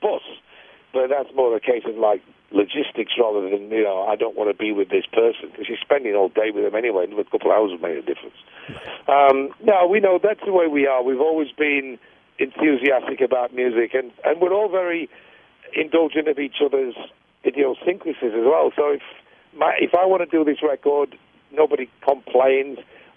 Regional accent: England, United Kingdom; you have to remember being English.

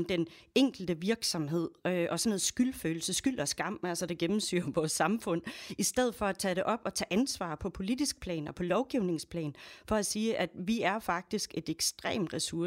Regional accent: Askov, Region of Southern Denmark, Denmark; Hvor jeg var nok den eneste miljøaktivist i landsbyen i Askov, hvor jeg kommer fra.

